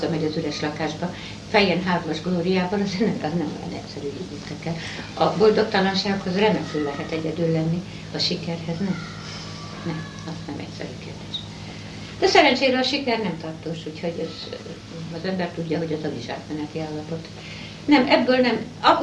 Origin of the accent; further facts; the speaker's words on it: Debrecen, Hajdú-Bihar, Hungary; moved away as an adult; now in Budapest, Hungary; hozzámentem egy pesti emberhez, feleségül, Pesten maradtam, oda kötött az új család, de tessenek megérteni, hogy Debreceni vagyok